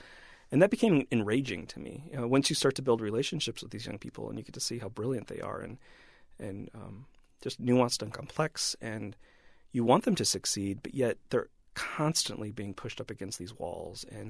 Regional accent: Iowa, United States; moved away as an adult; also born or lived in New York; I came from Iowa and was in New York for about 3 years by the time I took this position.

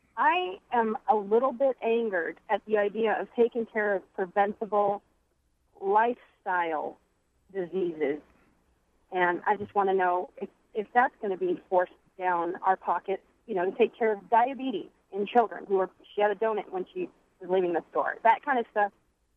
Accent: California, United States; now in Texas, United States; I grew up in California. I think it's a wonderful system.

